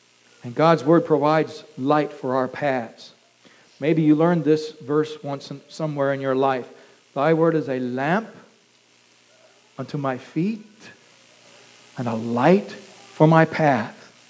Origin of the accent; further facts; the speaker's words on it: Kansas, United States; I'm from Kansas, and we call the Arkansas River there the Arkansas River.